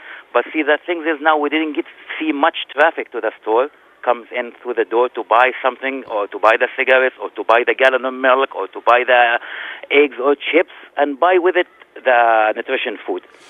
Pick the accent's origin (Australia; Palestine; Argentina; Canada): Palestine; Jerusalem; now in Minneapolis, United States; I am from Palestine.